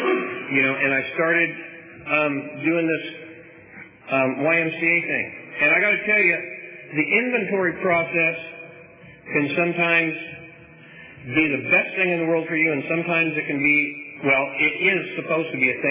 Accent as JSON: {"language": "English", "town": "Visalia", "region": "California", "country": "United States", "tie": "born or raised there", "said": "I grew up in Visalian stuff, and the older I get, the less I like the heat of the summer."}